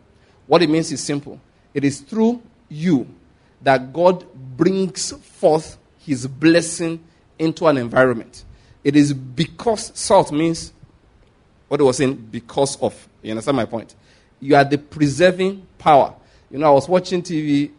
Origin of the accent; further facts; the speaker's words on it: Nigeria; Now, I'm speaking because I'm a Nigerian.